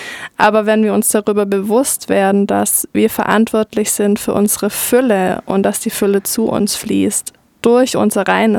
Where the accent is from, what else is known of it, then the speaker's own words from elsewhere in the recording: Schwäbisch Hall, Baden-Württemberg, Germany; also born or lived in Peru / Freiburg; Genau, also ich bin in Schwäbisch Hall aufgewachsen, aber habe dann ein paar Jahre woanders gewohnt, unter anderem in Peru und Freiburg und bin rumgereist.